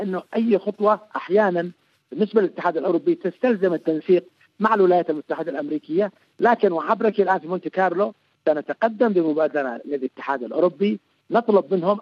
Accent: Yemen; نحن شعب يمني يحاول أن يحافظ على اليمن

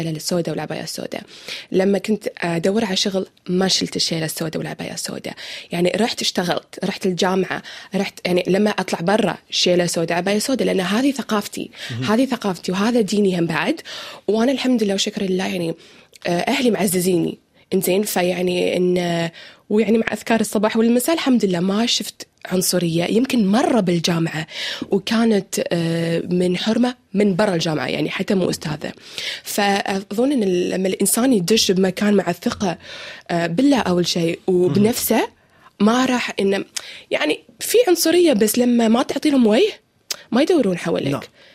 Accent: Syria; now in France; كان أقول لا أنا سوري ما أشيل حجابي

